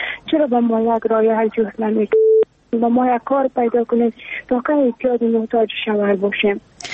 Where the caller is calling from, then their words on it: Kabul, Afghanistan; از کابل هستم.